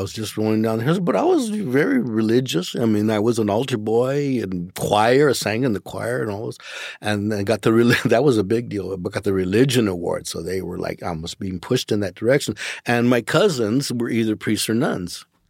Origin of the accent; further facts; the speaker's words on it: Los Angeles, California, United States; where'd you grow up? And but well, South Central. So you mean like Watts?